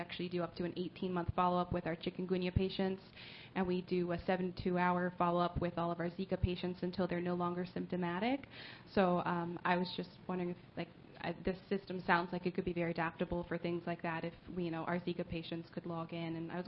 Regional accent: Florida, United States; from Florida again.

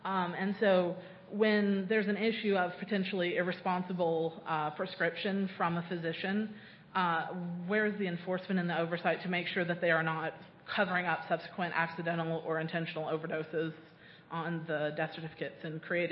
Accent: the South, United States; I'm from the South, which is pretty much opioid addiction is our favorite pastime.

